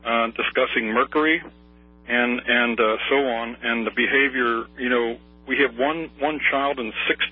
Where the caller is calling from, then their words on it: Indiana, United States; from Switzerland County, Indiana.